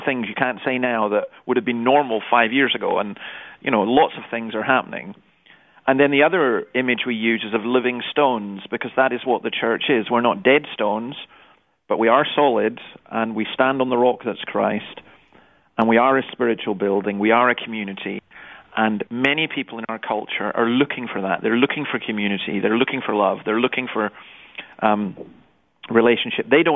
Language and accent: English; Scotland, United Kingdom; now in Australia; and I'm a Scot. I'm new here